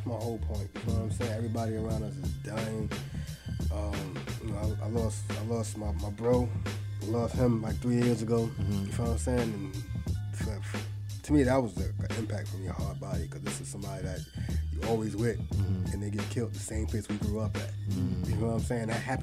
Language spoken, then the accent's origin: English; New York, United States; And I come from New York.